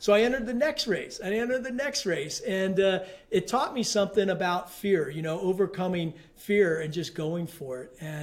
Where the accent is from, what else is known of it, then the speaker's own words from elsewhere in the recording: California, United States; also born or lived in West Point, New York / Virginia; And I remember growing up, every 3 years, we moved to a new location. I grew up in West Point, New York, Virginia, the Pentagon, all these places, California, where I went to high school.